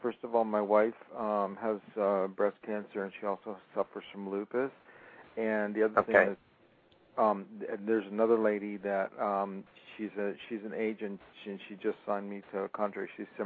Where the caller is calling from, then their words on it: Los Angeles, California, United States; I'm calling from Los Angeles.